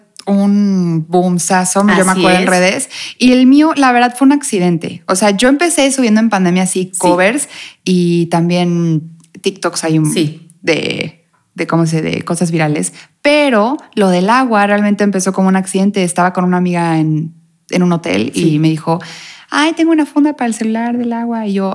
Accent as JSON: {"language": "Spanish", "town": "Cancún", "region": "Quintana Roo", "country": "Mexico", "tie": "born there", "said": "También nací en Cancún, sí."}